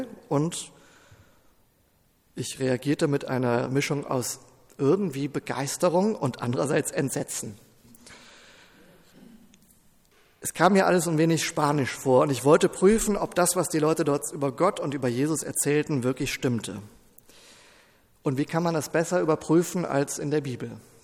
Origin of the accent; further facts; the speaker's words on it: Rhineland, Germany; inzwischen 17 Jahre alt und wurde in den Jugendkreis einer freien evangelischen Gemeinde eingeladen. In meiner Heimatstadt, ich muss dazu sagen, eine Kleinstadt im Rheinland.